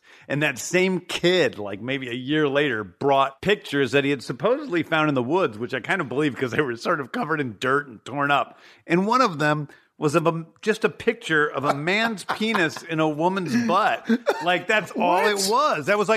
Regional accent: Manchester, Missouri, United States; You know, I grew up in St. Louis, Missouri in the 70s

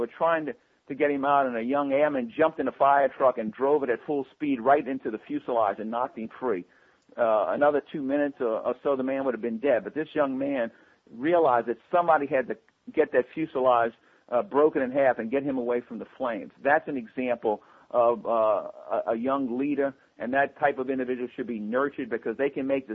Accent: New Orleans, Louisiana, United States; During Hurricane Katrina in my hometown of New Orleans

